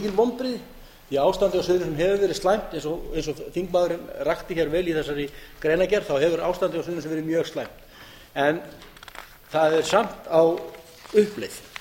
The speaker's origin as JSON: {"language": "Icelandic", "town": "Grindavík", "region": "Southern Peninsula", "country": "Iceland", "said": "Nú kem ég úr Grindavík og það er ástandi ekki slæmt og hefur ekki verið"}